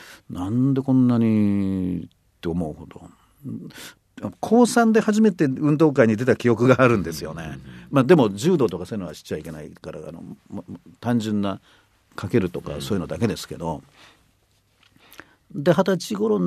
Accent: Tokyo, Japan; 僕は東京まで東京育ちでこの震災には会ってなくて家族が東北に住んでたわけではないんですが、

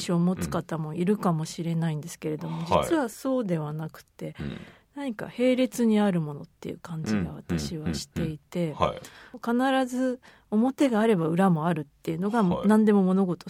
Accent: Tokyo, Japan; 私は東京で生まれ育ったので、やはり日本海側に行く機会っていうのがあんまり若い頃はなかったんですよ

